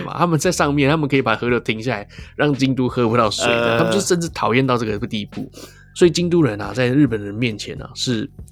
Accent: Taiwan; 对啊，我是外国人，我是从台湾来的。

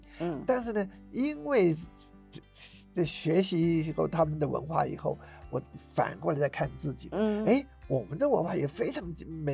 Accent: China; 那我们中国人的表演艺术能够代表我们的是什么呢

